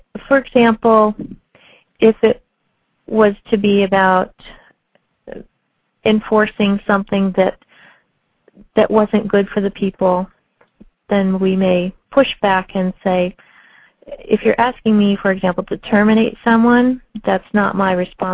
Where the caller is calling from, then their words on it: Atlanta, Georgia, United States; I'm calling from Atlanta.